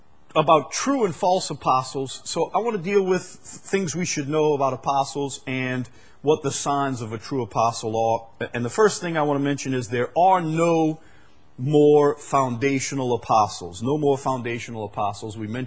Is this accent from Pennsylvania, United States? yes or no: no; Chalmette, Louisiana, United States; I'm a simple person. I'm from Chalmette. I mean, how complicated can that be?